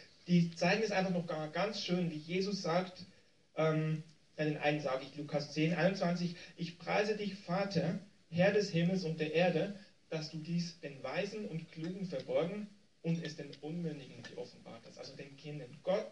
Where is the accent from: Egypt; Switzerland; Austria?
Switzerland; Keine Absicht, ich bin auch Schweizer, aber das ist ja nur nebenbei.